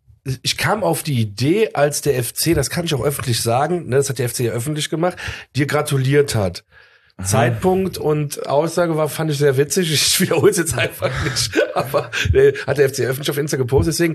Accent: North Rhine-Westphalia, Germany; Also ich wusste, dass ich natürlich aus dem Rheinland komme

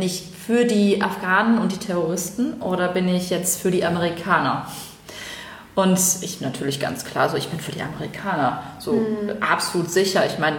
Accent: Germany; born there; Ich bin ja in Deutschland geboren

